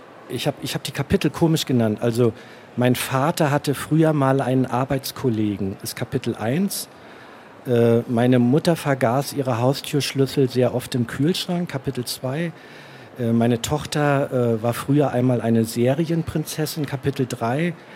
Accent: Stralsund, Mecklenburg-Vorpommern, Germany; now in Leipzig, Germany; Ich stamme ja aus Stralsund.

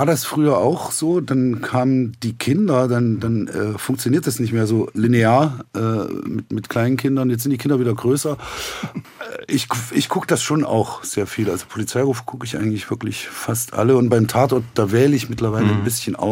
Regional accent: Zeitz, Saxony-Anhalt, Germany; Aber in Zeitz, wo ich aufgewachsen bin, war das nicht so einfach.

